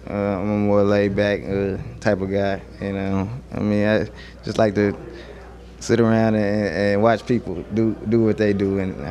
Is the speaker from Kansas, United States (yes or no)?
no; Oklahoma, United States; You know, growing up in Oklahoma, you become a Sooner fan.